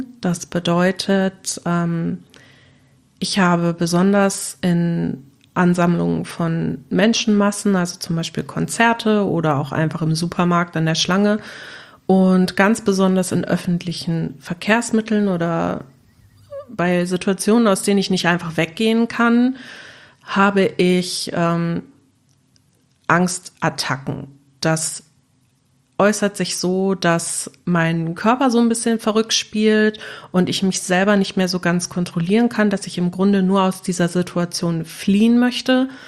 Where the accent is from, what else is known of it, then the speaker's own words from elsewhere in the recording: Wuppertal, North Rhine-Westphalia, Germany; ich bin 39 Jahre alt. Ich komme aus Wuppertal